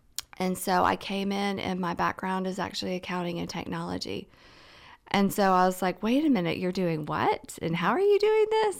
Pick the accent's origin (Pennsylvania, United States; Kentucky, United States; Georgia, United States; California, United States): Georgia, United States; I come from Gwinnett, the largest county in the state of Georgia.